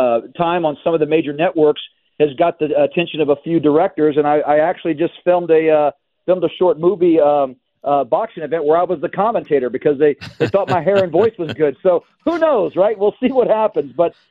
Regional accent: Arizona, United States; right here in my home state of Arizona and along the Southwest border.

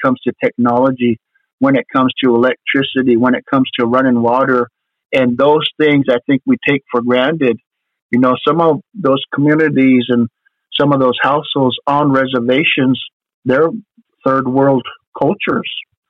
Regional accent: Idaho, United States; Because I'm Nez Perce. I'm from Idaho.

